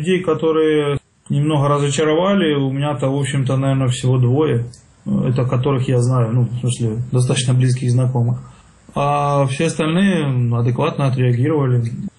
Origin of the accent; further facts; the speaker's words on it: Kremenchuk, Poltava Oblast, Ukraine; Какой-то парень из Кременчуга, как я люблю, из Кременчуга, вот, то есть вообще провинция, никто не знает, кто такой.